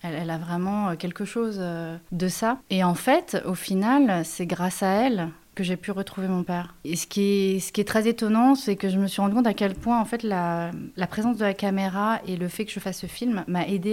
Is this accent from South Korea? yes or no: yes; Seoul, South Korea; je suis née à Séoul, en Corée du Sud. J'ai grandi à Séoul, mais ma famille, en partie, donc du côté de ma mère, vient du Nord et du côté de mon père, du Sud de la Corée.